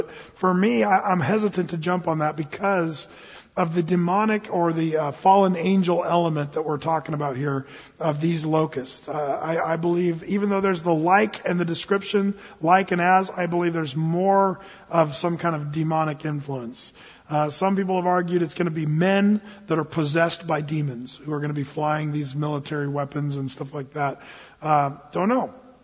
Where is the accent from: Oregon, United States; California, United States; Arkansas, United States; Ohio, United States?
Oregon, United States; When I grew up in Southern Oregon, you know, the summers are hot down there, but they get lots of large grasshoppers.